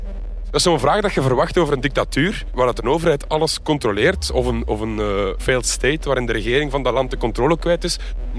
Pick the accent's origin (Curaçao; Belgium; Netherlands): Belgium; Flanders; Ja, want ik ben zelf van Oost-Vlaanderen.